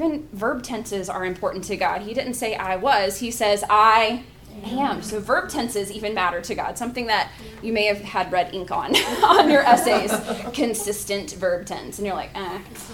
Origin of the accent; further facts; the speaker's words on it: Hillsville, Virginia, United States; I'm originally from Hillsville, Virginia, about 3 hours from here, so not terribly far.